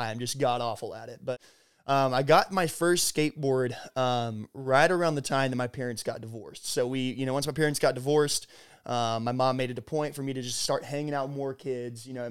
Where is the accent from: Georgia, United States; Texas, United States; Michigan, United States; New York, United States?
Georgia, United States; I grew up in Effingham County, Georgia. So it's about 45 minutes.